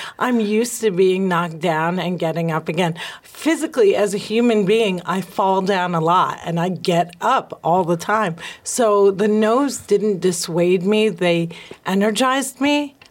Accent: New Jersey, United States; she's from where Jesus is from. And I'd be like, I'm from Jersey.

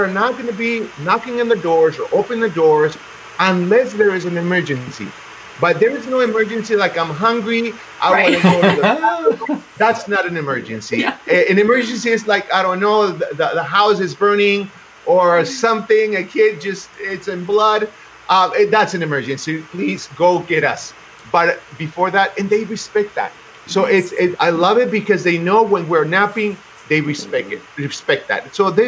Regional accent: Mexico; And I come from Mexico. In Mexico, when I remember stores, I come from a little town

